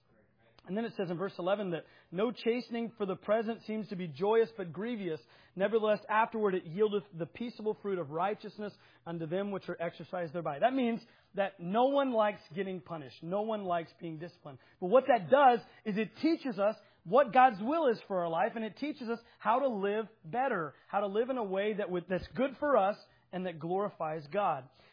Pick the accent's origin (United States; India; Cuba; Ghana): United States; Oklahoma; All right, yeah, I'm from Oklahoma. We don't even know, so we just make up stuff.